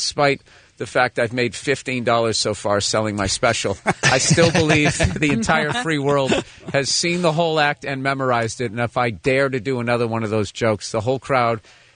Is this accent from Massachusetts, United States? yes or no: yes; Boston, Massachusetts, United States; You guys are probably arguably the worst drivers I've ever been around, and I'm coming from Boston.